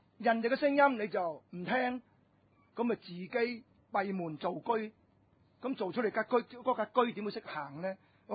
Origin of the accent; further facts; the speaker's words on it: Hong Kong; 同我哋香港人嘅質素差係成掛鈎嘅